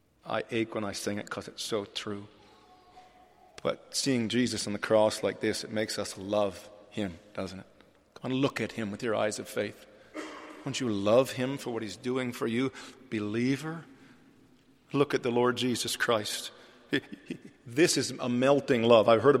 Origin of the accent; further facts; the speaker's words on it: United States; I don't know what's going on in Zambia. I'm from America.